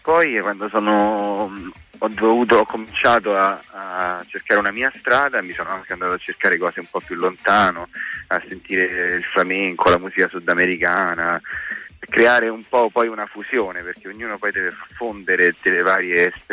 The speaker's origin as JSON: {"language": "Italian", "town": "Rome", "region": "Lazio", "country": "Italy", "said": "sì sono di Roma, sì"}